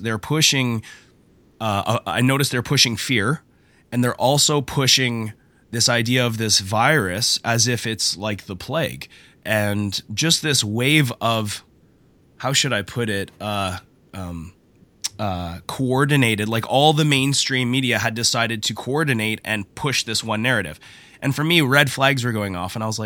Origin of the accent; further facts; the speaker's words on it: Canada; Around COVID time, that is kind of when my mindset shifted as a Canadian.